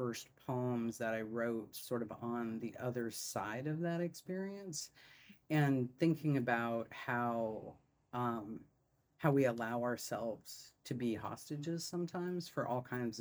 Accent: Nebraska, United States; and I grew up in Nebraska where everything is like, well, we'd like some sports with our sports, please.

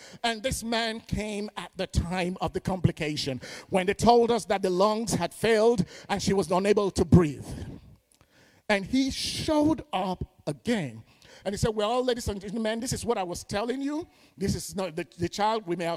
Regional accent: Nigeria; I'm Nigerian, y'all.

